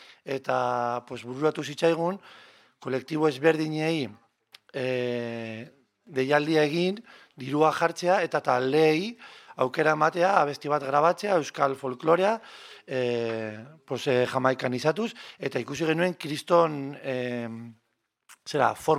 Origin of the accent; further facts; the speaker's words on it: Bilbao, Basque Country, Spain; aupa, Bilbokoa gara